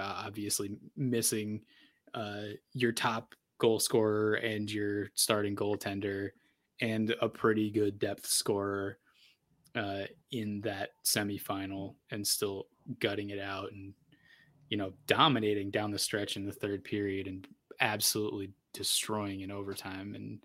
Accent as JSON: {"language": "English", "town": "Amherst", "region": "Massachusetts", "country": "United States", "tie": "born or raised there", "said": "I grew up in Amherst or around Amherst."}